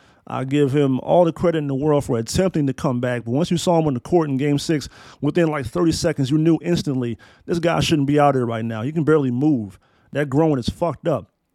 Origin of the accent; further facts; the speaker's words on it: Frederick, Maryland, United States; Growing up in Frederick, Maryland, I never encountered a Golden State Warrior fan.